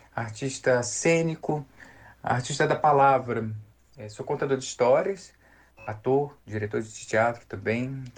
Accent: Rio de Janeiro, Brazil; born there; now in Curitiba, Brazil; Nasci no Rio de Janeiro, moro em Curitiba já também há 7 anos, estou radicado aqui

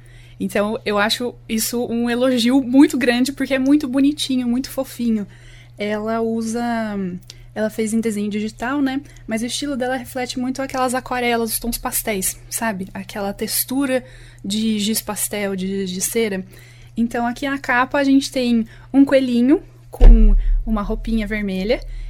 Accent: Londrina, Paraná, Brazil; also born or lived in Ribeirão Preto; Então, a minha infância, minha adolescência, minha vida adulta, eu passei em Londrina. Então, eu penso que eu sou londrinense do coração. Mas ali na certidão de nascimento, eu sou de Ribeirão Preto.

